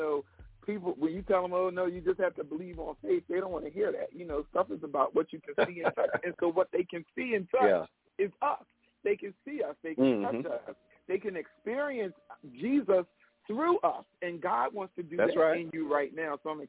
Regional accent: Baltimore, Maryland, United States; now in New Jersey, United States; I am from Baltimore. I actually live in New Jersey now, but I was born and raised.

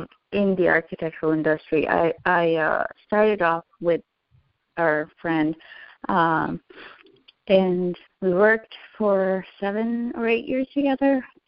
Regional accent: Pakistan; moved away as an adult; also born or lived in Kuwait; now in United States; I was born in Pakistan. I lived there for about 5 years, and we moved to Kuwait for about 6 years. And then I went back and, you know, back to Pakistan and grew up there until I was 18. And then we moved to the United States.

